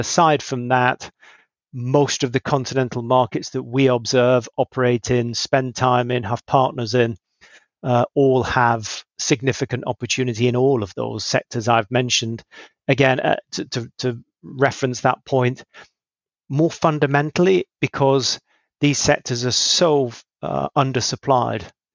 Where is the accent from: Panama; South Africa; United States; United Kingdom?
United Kingdom; I would say, and this is not just because I'm a Brit